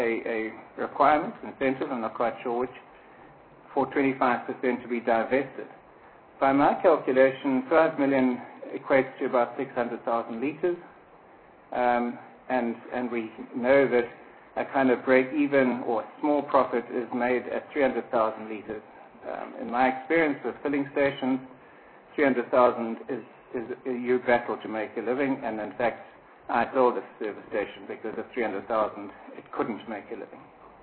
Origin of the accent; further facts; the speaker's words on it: South Africa; I have never, and I will never, put my race down as white or anything else. I am a South African. I am not a European, and I never have been.